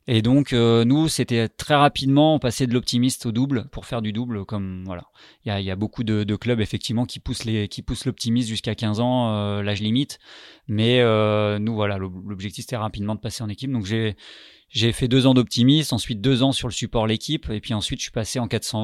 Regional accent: Rouen, Normandy, France; born there; Alors je suis né à Rouen effectivement en juillet 84. Voilà, à Rouen il y a pas la mer, il y a la Seine mais il y a pas la mer.

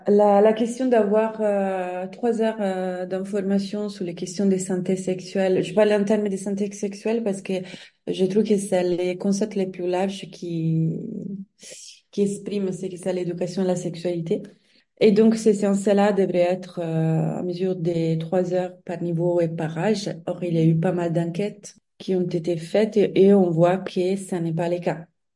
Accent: Italy; accent: Italian; French is a second language; now in France; je pense qu'on entend bien que je suis italienne ou qu'il y a un accent quelque part.

